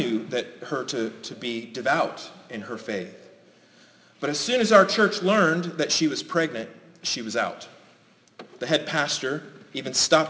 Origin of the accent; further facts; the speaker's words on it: Speedway, Indiana, United States; I remember when I was a teenager in the youth group at my church I grew up in Speedway